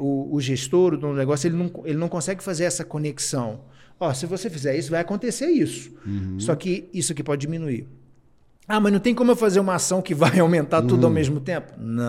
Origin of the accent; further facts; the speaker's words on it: Goiânia, Goiás, Brazil; Eu sou de Goiânia, então a realidade da área de negócio lá é diferente de São Paulo, diferente do Rio.